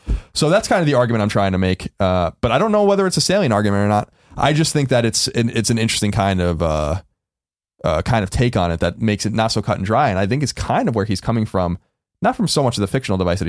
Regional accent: United States; I'm American, I'm white, I'm male, and I'm straight.

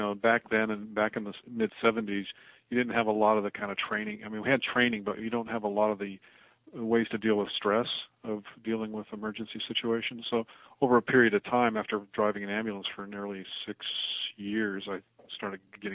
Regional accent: Los Angeles, California, United States; But before that, I grew up in Los Angeles and Hollywood.

